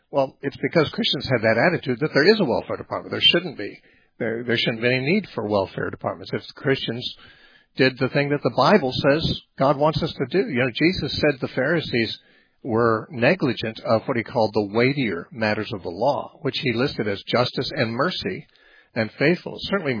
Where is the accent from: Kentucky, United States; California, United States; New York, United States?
California, United States; Temecula; we'll talk next to Waldo in Temecula, California, my hometown.